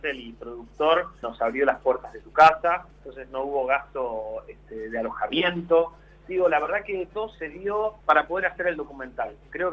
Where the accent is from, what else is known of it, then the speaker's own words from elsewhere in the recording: Viedma, Río Negro, Argentina; yo soy de Viedma, como patagónicos